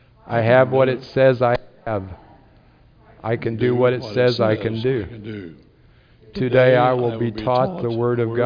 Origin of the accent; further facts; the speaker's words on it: Marshall, Illinois, United States; We're both from Marshall, Illinois, across the state line. I grew up in a pastor's home.